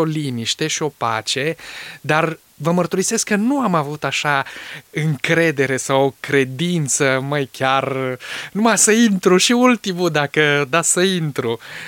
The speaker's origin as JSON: {"language": "Romanian", "town": "Bobohalma", "region": "Mureș County", "country": "Romania", "said": "Eu am venit de la Bobohalma, de la Sad, din județul Mureș."}